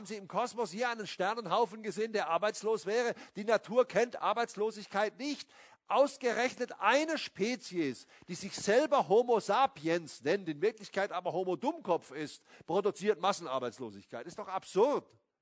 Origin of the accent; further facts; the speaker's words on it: Baden-Baden, Baden-Württemberg, Germany; Ich sage mal ein positives Beispiel aus Baden-Baden, meiner Heimatstadt.